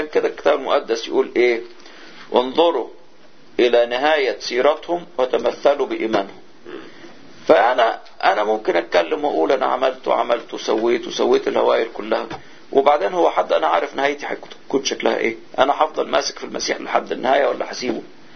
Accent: Egypt; كنا دايما عندنا في مصر كانوا يقولوا ايه داري على شمعتك تقيد

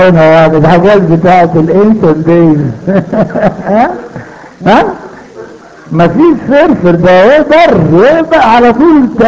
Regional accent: Upper Egypt, Egypt; ساعات بيحصل ايه بقى حصلت عندنا في الصعيد

